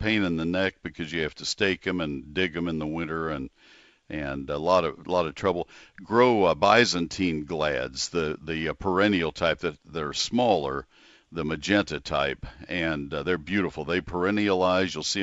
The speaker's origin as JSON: {"language": "English", "town": "College Station", "region": "Texas", "country": "United States", "tie": "born or raised there", "said": "I mean, I grew up in College Station."}